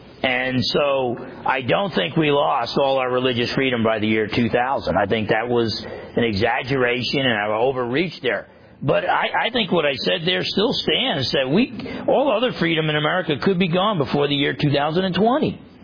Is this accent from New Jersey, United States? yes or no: yes; New Jersey, United States; I grew up in New Jersey.